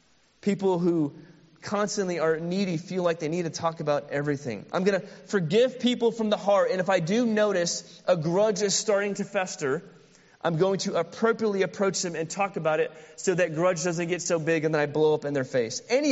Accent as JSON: {"language": "English", "region": "Midwest", "country": "United States", "tie": "born or raised there", "said": "I grew up in the Midwest. And so we didn't have mountains or beaches"}